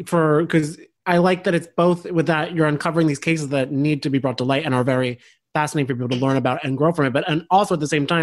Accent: New Jersey, United States; I can't even put to Siberia on a map. I'm from New Jersey.

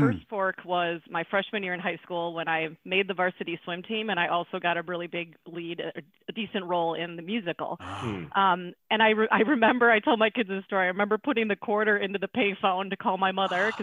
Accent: Sheboygan, Wisconsin, United States; And I grew up in Sheboygan, Shevegas, Shebordom, whatever we want to call it these days. And it was this great little microcosm of a small town that was close to a big city.

